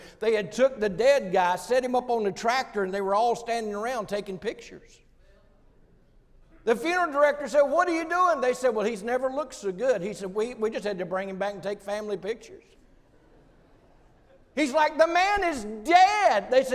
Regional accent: Virginia, United States; I'm from Virginia, not West Virginia.

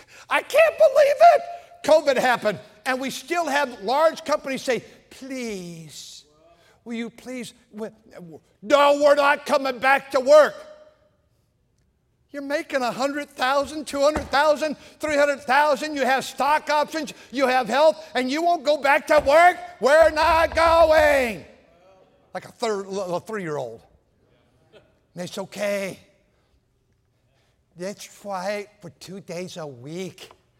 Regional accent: United States; That's the environment we grew up in America right here.

